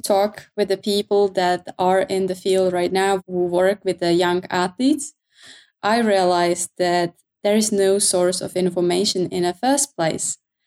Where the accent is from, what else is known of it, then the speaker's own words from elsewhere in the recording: Czechia; now in Oslo, Norway; I am from the Czech Republic, but I'm based in Oslo, Norway.